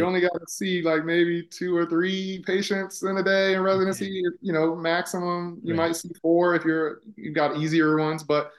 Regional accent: Columbia, Maryland, United States; now in San Antonio, United States; I'm originally from Maryland, Columbia, Maryland, so the Washington, D.C. area.

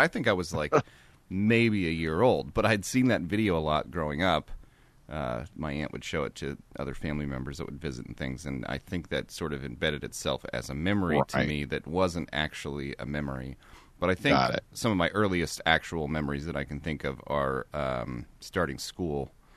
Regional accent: Tulsa, Oklahoma, United States; And I grew up in Tulsa, Oklahoma. There was this big pecan tree outside.

